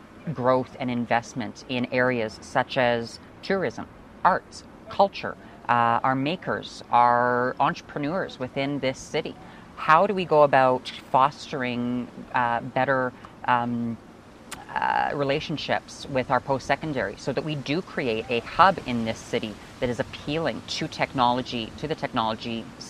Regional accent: Alberta, Canada; growing up, because it's a split family, grew up traveling across all of Alberta.

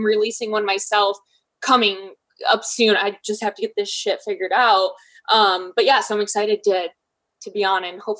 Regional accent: Michigan, United States; now in Columbus, United States; I'm from Michigan, but I live in Columbus, Ohio.

